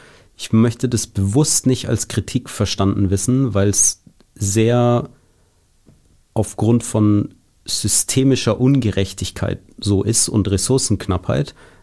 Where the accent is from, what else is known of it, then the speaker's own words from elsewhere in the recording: Krumbach, Bavaria, Germany; in Krumbach, einem Ort zwischen Ulm und Augsburg in Bayern, wo ich aufgewachsen bin.